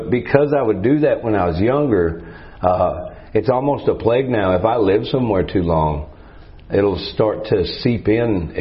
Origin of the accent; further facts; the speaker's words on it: Winnipeg, Manitoba, Canada; born there; But I was born in Canada, in Manitoba.